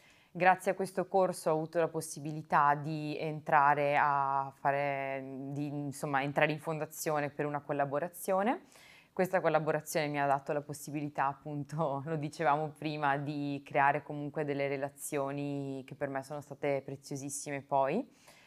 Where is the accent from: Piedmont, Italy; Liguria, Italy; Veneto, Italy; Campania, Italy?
Veneto, Italy; io sono originaria della provincia di Treviso, mi sono formata al liceo artistico di Treviso